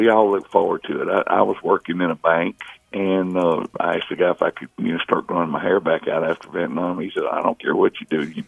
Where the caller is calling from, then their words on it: Pasadena, California, United States; Pasadena.